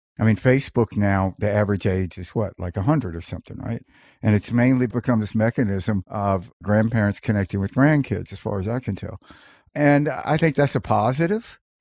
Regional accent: Mississippi, United States; You know, when I grew up in Mississippi, there was a phrase that University of Mississippi professor coined called the Magnolia Curtain.

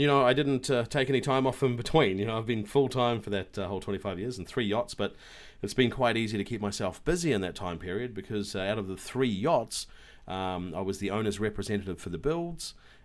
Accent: New Zealand; I'm from New Zealand

